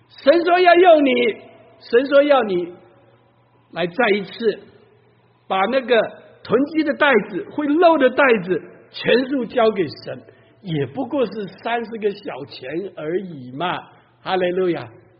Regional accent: China; now in United States; 像我们是中国人，也把我请去吃饭

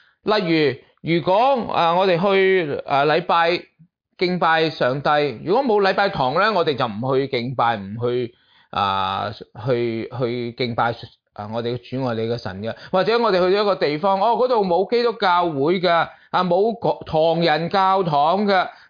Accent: Guangdong, China; 我哋廣東人成日都講

